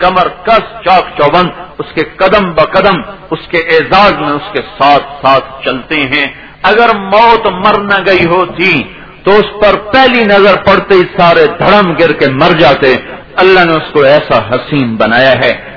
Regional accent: Multan, Punjab, Pakistan; نواں شہر, میرا اپنا ضلع ملتان, مصروف ترین علاقہ, چاروں طرف مسجدیں مدرسے

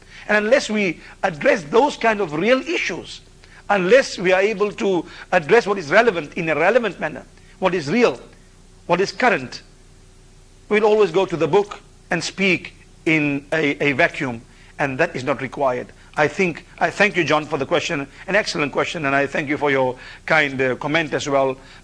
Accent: South Africa; I'm from South Africa, as you know

